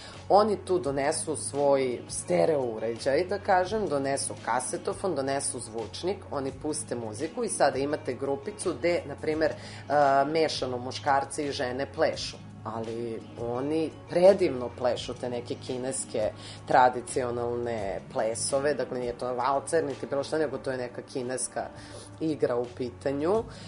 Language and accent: Serbian; Serbia; obično svi pretpostavljaju da dolazimo iz Amerike, pitaju nekako tako odmah na bum kao jel ste vi iz Amerike, ja kažem ne, iz Srbije